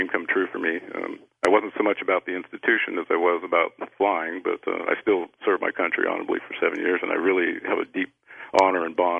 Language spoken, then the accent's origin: English; Arkansas, United States; also born or lived in California; Well, I was born in California, and by the time I was three, my folks moved us back to the Midwest, and specifically, we ended up in the northwest corner of Arkansas.